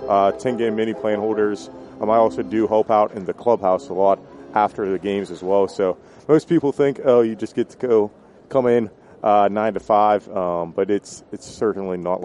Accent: Pittsburgh, Pennsylvania, United States; Yeah, so I grew up in Pennsylvania, just outside. Actually, Pittsburgh is my hometown.

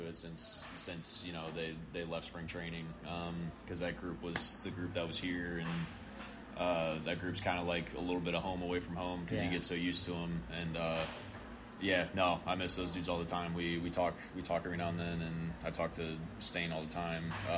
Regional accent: Chicago, Illinois, United States; Yeah, I mean, I'm from Chicago. You know, baseball's only played probably 4 months out of the year, 5 months out of the year.

